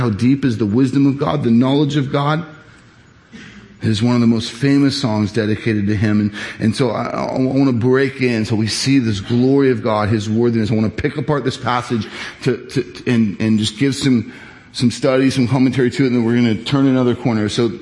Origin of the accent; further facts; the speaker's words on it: Irvine, California, United States; Now, I'm from Orange County. I'm an OC guy, an Irvine guy, a city kid.